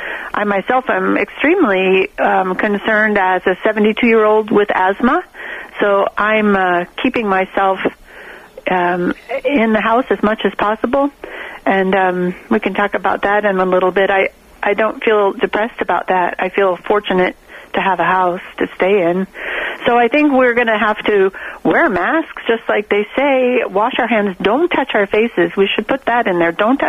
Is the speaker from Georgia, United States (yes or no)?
no; Sacramento, California, United States; Well, I'm 72 years old. I grew up in Sacramento. Television was new when I was young.